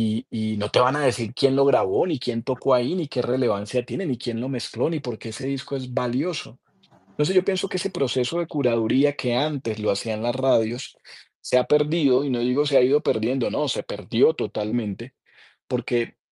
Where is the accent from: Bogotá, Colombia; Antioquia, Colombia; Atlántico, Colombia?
Atlántico, Colombia; Barranquilla; also born or lived in Cali; yo soy de Cali, crecí en Barranquilla, que son dos de las ciudades más salseras de Colombia